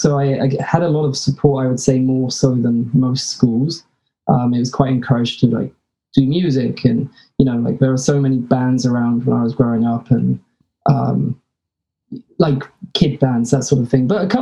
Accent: England, United Kingdom; moved away; And then when I go back to England, they're like, what the fuck are you?

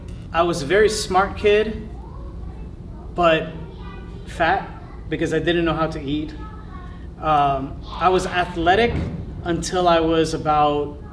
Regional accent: Homestead, Florida, United States; also born or lived in Miami; I grew up in a, it's an offshoot city of Miami. It's called Homestead. That's where I was born. I was born on Homestead Air Force Base in South Florida.

